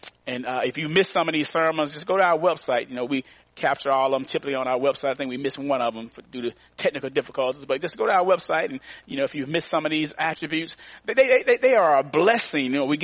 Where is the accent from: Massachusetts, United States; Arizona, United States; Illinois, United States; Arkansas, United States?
Arkansas, United States; now in Tennessee, United States; even though I'm from Arkansas, and that's where my aunt is, Aunt Ruth is in Arkansas, I know that the God that I serve here in Tennessee